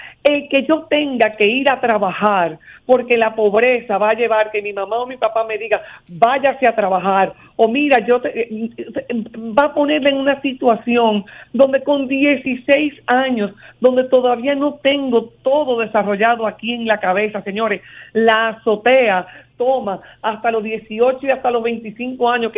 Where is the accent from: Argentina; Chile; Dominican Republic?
Dominican Republic; Gurabo, Santiago; acuérdense que yo soy de Santiago, o sea, de Gurabo